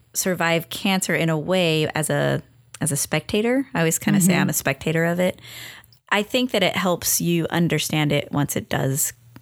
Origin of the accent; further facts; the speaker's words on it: Long Beach, California, United States; We're from Long Beach, California.